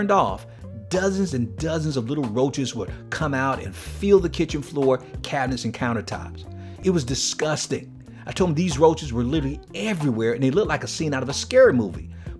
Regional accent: Miami, Florida, United States; I told John about my living conditions growing up in Liberty City in Miami.

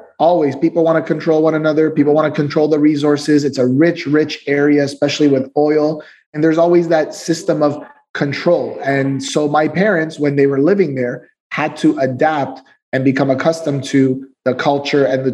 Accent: Ontario, Canada; So we're in Canada. We're from Ontario, one of the most important provinces in all of Canada, and specifically in the GTA, which is known as the Greater Toronto Area.

